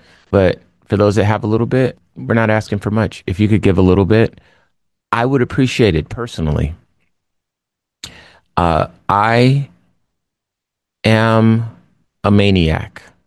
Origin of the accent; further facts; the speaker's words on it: Compton, California, United States; Where I was born, it's not unusual for the people to not even live long enough to see this age. I'm from Compton, California